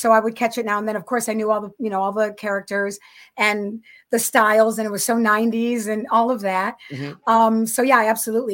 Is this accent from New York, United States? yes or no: yes; Buffalo, New York, United States